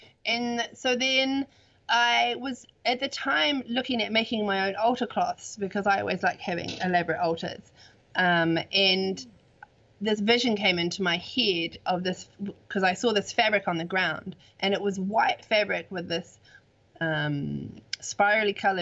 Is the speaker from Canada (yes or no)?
no; New Zealand; I am a witch from New Zealand, and I create magical art.